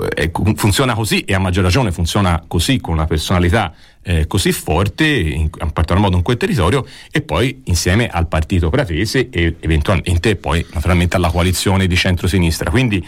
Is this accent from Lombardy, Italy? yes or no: no; Campi Bisenzio, Tuscany, Italy; Io conosco abbastanza Sesto, anche se sono di Campi, quindi tra Campi e Sesto un po' di differenze ci sono.